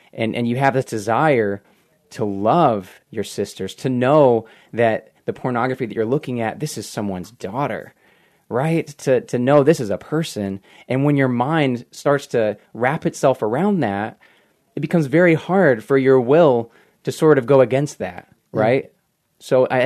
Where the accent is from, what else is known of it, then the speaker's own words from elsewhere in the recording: Texas, United States; now in Ann Arbor, United States; And again, I'm originally from South Texas, as I mentioned.